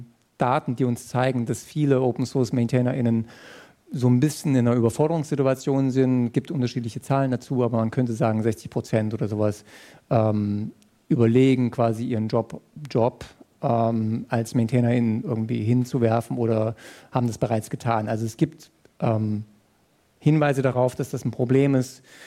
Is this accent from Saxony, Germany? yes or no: yes; Dresden, Saxony, Germany; Ich komme aus Dresden, da ist uns letztes Jahr eine Brücke kaputt gegangen.